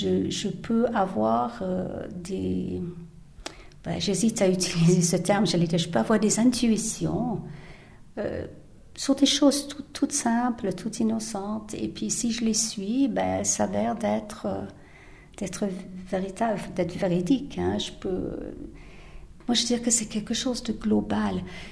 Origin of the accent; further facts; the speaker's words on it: England, United Kingdom; je suis née, j'ai été élevée en Angleterre.